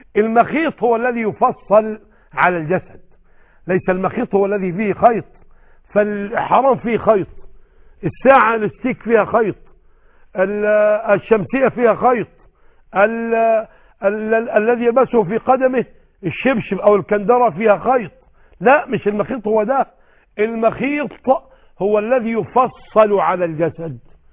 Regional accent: Egypt; انما عندنا في مصر تصنع المرأة ثوبا ابيضا وحذاء ابيضا وخمارا ابيضا ونقابا ابيضا

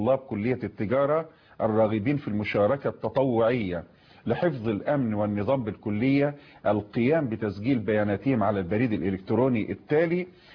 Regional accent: Egypt; علينا كمصريين.

